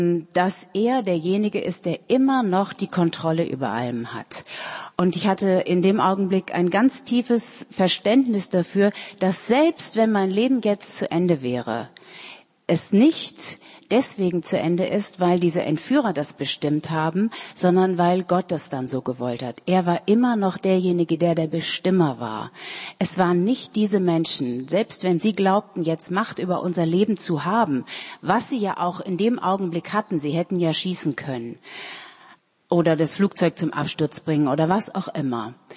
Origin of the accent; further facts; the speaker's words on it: Germany; Und ich war ja Deutsche, ich verstand also ihre Sprache gut.